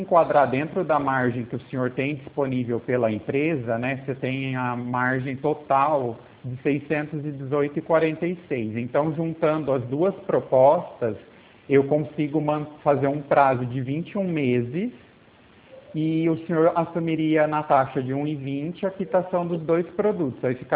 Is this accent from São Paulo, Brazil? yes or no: yes; Pirassununga, São Paulo, Brazil; Eu sou de Pirassununga